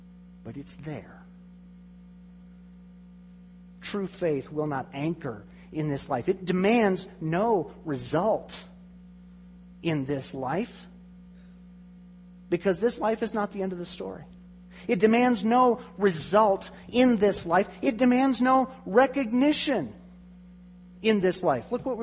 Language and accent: English; Greenville, Mississippi, United States; born there; also born or lived in Springfield, Missouri; I was born in Greenville, Mississippi, but don't have any remembrance of that. We moved away. I was about a year and a half old. Went to Springfield, Missouri. Were there for several years, up to about 79, and then went to Mississippi for a while